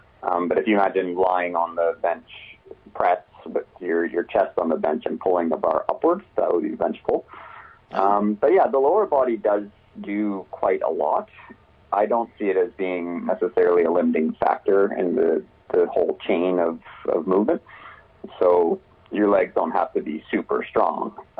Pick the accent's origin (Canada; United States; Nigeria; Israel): Canada; Halifax, Nova Scotia; also born or lived in Calgary; No, so my family moved back and forth between Calgary and Halifax. And on one of these occasions, we moved back to Halifax.